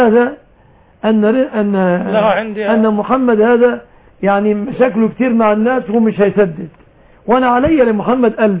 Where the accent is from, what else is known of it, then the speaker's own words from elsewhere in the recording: Egypt; بلادنا مصر